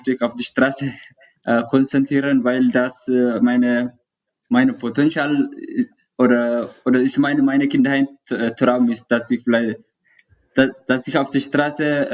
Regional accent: Eritrea; now in Germany; ich komme aus Eritrea, ich lebe seit 7 Jahren in Deutschland, beziehungsweise in Bayern, in Traunschen.

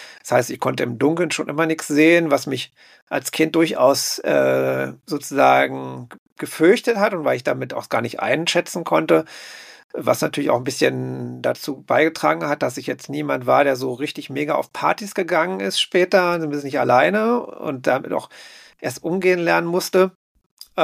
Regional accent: Berlin, Germany; Ich bin in Berlin-Spandau, also ich bin in Berlin-Wilmersdorf geboren, bin dann später meine Eltern, als ich 9 war, nach Berlin-Spandau gezogen, beziehungsweise Starken, das war in den 80er Jahren

